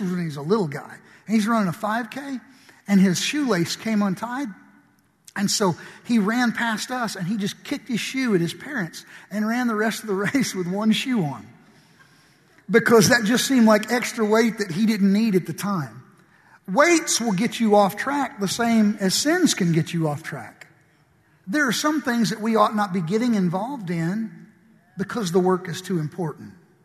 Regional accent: Paducah, Kentucky, United States; now in Mattoon, United States; When the Lord called us to go, we moved to Mattoon from Kentucky, where we're from, in a little town called Paducah. We moved to central Illinois, to Mattoon.

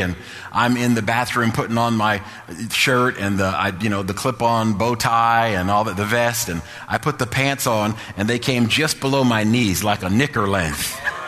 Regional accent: New Jersey, United States; I'm from Jersey. We were playing out in Lehigh Valley.

